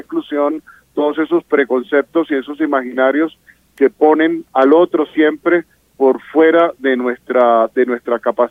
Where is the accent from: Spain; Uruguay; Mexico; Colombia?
Colombia; Caribbean Region; now in Pasto, Colombia; No es lo mismo hablar la lengua de señas en el Caribe colombiano, de donde soy yo, que hablar la lengua de señas aquí en Pasto, donde me encuentro hoy.